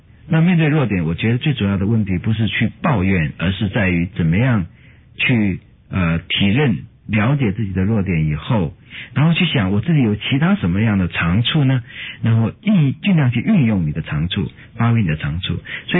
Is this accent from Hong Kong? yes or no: no; Taiwan; born there; 我是出生在台湾。